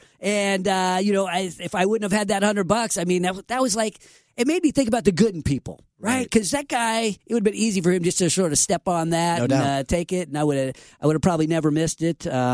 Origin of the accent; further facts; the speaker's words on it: Sacramento, California, United States; I focus on the place that raised me and the place I will never leave, my hometown here in Sacramento.